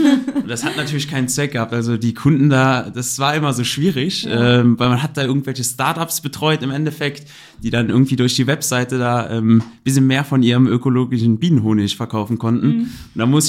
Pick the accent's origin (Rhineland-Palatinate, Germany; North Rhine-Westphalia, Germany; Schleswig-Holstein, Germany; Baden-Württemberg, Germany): Rhineland-Palatinate, Germany; Salmtal; ich komme aus Salmtal